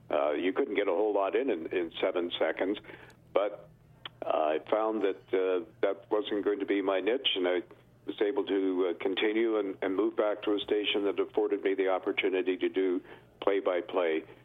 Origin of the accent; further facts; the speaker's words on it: Ayr, Ontario, Canada; I was born in Ontario, in Canada, probably about 10 miles from where I grew up. The village I came from was spelled A-Y-R and pronounced Air.